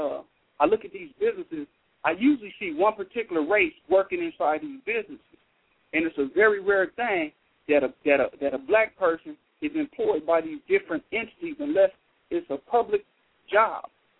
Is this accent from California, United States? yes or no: yes; Compton, California, United States; I come from Compton, California. I'm a former gang member.